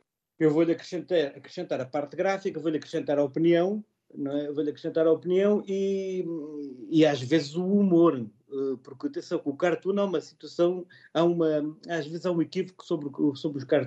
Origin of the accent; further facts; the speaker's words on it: Alentejo, Portugal; eu estou a falar, eu sou alentejano, por exemplo, não é?